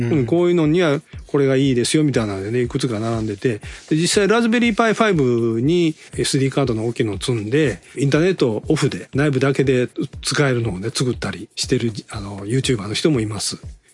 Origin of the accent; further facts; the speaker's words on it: Osaka, Japan; accent: Osaka dialect; 私の大阪弁では